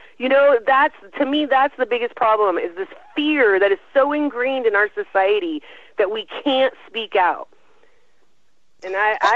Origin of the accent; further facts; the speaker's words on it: Tri-Cities, United States; at least for me growing up in the Tri-Cities.